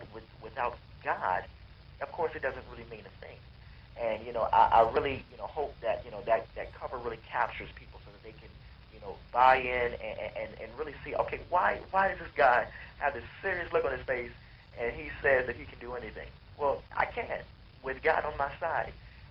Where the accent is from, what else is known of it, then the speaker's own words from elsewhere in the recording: Flint, Michigan, United States; now in Detroit, United States; I'm originally from Flint, Michigan, but the label is based out of Detroit, so you know, I'm here, all, you know, basically all the time